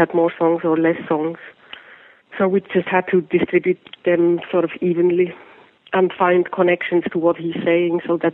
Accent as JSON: {"language": "English", "country": "Switzerland", "tie": "born or raised there", "said": "I'm Swiss, so I grew up in Switzerland, and I saw it there, I guess, in the late 80s or so"}